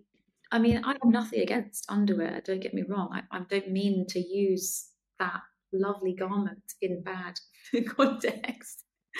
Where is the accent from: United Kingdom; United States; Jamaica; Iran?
United Kingdom; England; accent: English; But with my English accent.